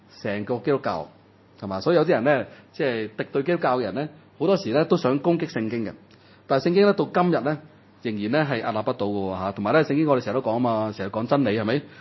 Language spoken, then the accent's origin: Cantonese; China; 因為我哋本身係中國人啦